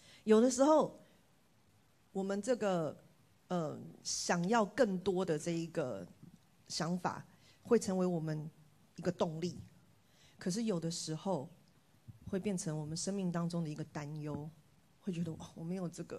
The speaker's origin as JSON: {"language": "Chinese", "country": "Taiwan", "tie": "born or raised there", "said": "那我从小在台湾长大，我出生在一个破碎的家庭。我在很小很小的时候，幼稚园的时候吧，我爸妈就分开了。那我爸爸就到美国，然后我就在台湾跟我妈妈住，一直。"}